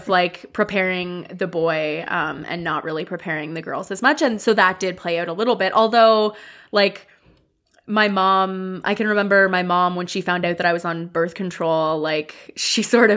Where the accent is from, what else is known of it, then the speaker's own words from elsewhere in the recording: Canada; I am Canadian. Yeah.